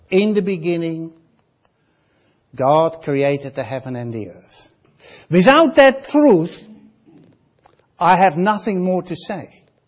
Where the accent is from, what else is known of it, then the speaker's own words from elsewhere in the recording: Netherlands; accent: Dutch; English is a second language; Instead, you have to put up with me in my Dutch accent.